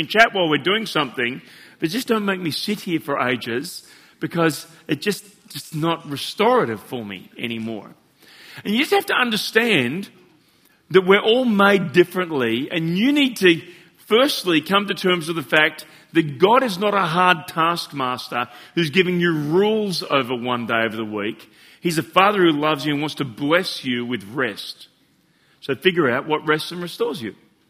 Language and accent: English; Australia; I'm Australian